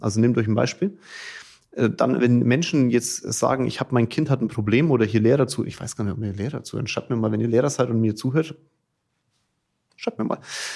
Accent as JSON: {"language": "German", "region": "Bavaria", "country": "Germany", "said": "wir kommen ja aus Franken"}